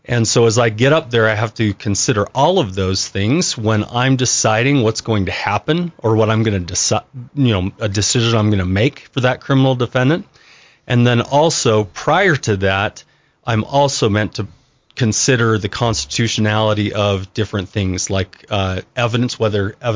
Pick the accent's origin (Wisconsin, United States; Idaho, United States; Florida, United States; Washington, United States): Idaho, United States; Liberty; So I'm from Bear Lake originally, little town called Liberty. Okay. That's where I grew up.